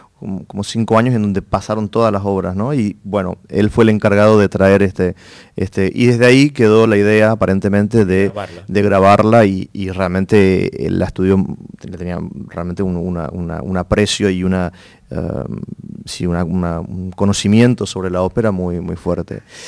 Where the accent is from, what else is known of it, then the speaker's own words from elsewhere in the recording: Misiones, Argentina; a mí me orgullece primero como misionero y después como argentino